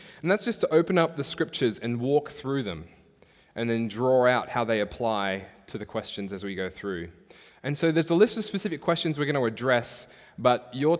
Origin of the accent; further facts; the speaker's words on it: Australia; moved away; I actually hail not from these waters. I'm from Australia.